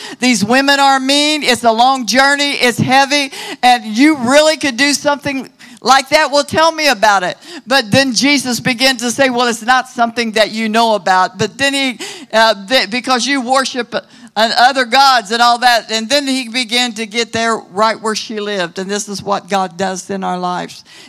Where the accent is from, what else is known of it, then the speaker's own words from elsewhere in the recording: Salem, Missouri, United States; it doesn't matter that I came from Salem, Missouri. If somebody says anything good can come out of Salem, Missouri, oh, yes, it can come out of anywhere. I just happen to be from Salem, Missouri.